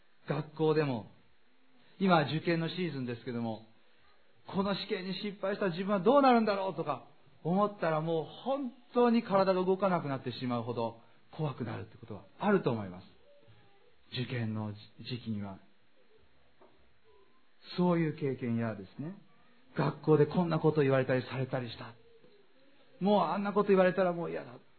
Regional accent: Tokyo, Japan; 東京にね、多摩動物園で私の実家の近くにあるんです。

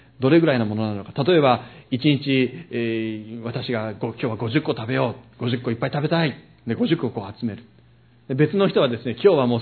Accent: Aichi, Japan; 私愛知県の出身ですけれども

